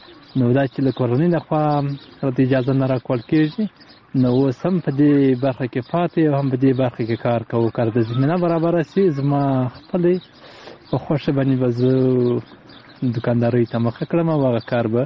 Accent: Helmand, Afghanistan; د هلمند ولایت د ندلی ولسوالۍ نه

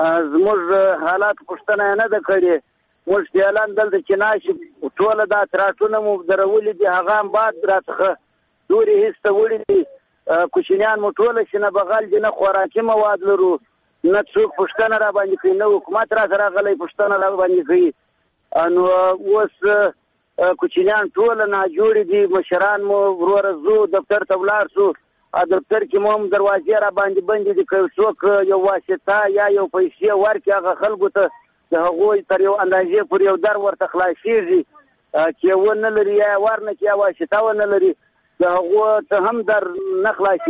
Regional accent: Badghis, Afghanistan; زه د هرات ولایت د شیدایي څخه خبرې در سره کوم. موږ مهاجر یو دلته راغلي د بادغیس ولایت څخه

